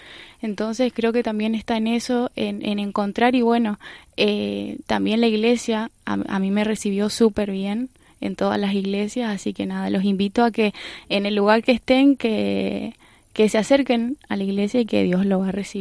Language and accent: Spanish; northern Argentina, Argentina; Soy del norte de Argentina, que no estoy cerca del mar.